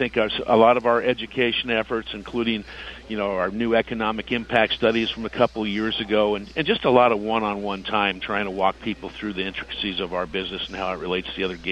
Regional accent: West Coast, United States; now in Florida, United States; I did most of my growing up in the West Coast and a lot of time in California and L.A. Nothing gets more laid back than over here in Florida.

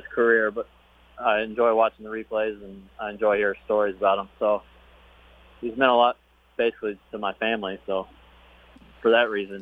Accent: Kentucky, United States; I mean, I'm from Kentucky, but I think everybody that does this dreams of winning the Kentucky Derby

